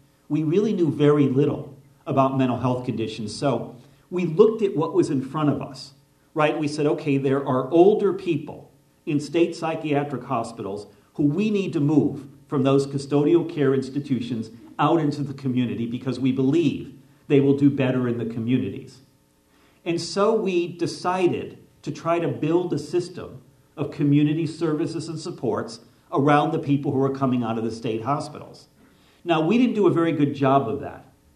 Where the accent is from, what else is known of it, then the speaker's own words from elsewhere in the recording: Middletown, Connecticut, United States; In my hometown of Middletown, Connecticut, we had one of the state psychiatric hospitals.